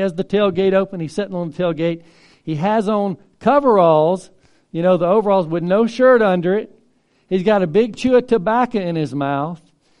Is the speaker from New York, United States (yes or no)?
no; Mississippi, United States; born or raised there